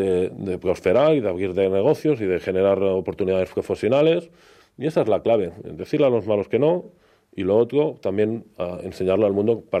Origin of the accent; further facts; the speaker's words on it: Mataró, Catalonia, Spain; Yo soy de Mataró, ¿no? Yo quiero esta ciudad.